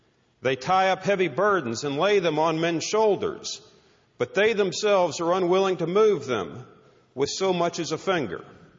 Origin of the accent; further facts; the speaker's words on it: Texas, United States; I have to also say that as both a lawyer and as a Texan